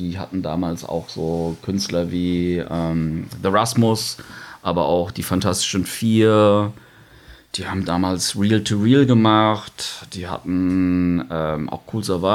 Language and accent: German; Baden-Württemberg, Germany; Aber ich komme halt aus Countryside-Verhältnissen. Die Schweizer kennen es vielleicht, die Verlängerung aus Basel raus, wenn man nach Deutschland fährt. 60 Kilometer weiter irgendwie so den Vorberg befahren. Und da passiert halt nicht so viel, würde ich sagen.